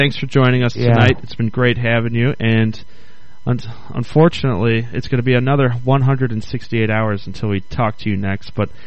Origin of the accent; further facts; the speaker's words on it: Chicago, Illinois, United States; also born or lived in Arkansas; No, I'm from Chicago, but I spent many summers in Arkansas, a good portion of my life